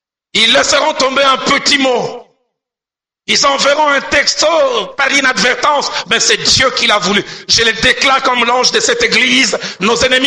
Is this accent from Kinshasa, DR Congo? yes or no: yes; Bandal, Kinshasa, DR Congo; Là où j'ai grandi à Bandal, à une certaine époque, il y a eu une invasion des gros cancres.